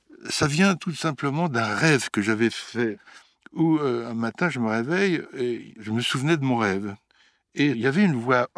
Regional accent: Bourgogne-Franche-Comté, France; autant mon enfance en Bourgogne avec un oncle alcoolique

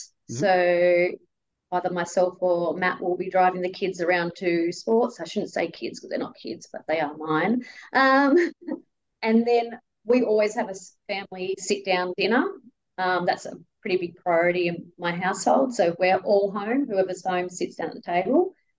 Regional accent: Bellingen, New South Wales, Australia; I grew up in Bellingen

